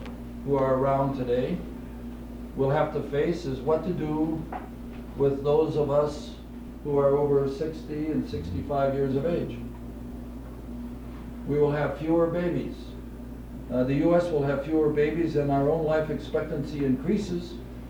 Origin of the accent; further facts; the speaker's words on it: Chicago, Illinois, United States; I remember when I grew up in Chicago, there were people called drugstore cowboys.